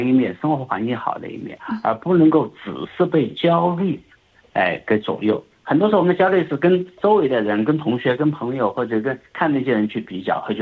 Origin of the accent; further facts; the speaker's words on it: Australia; 全球可能有50亿的人都不够我们澳洲人的平均水平的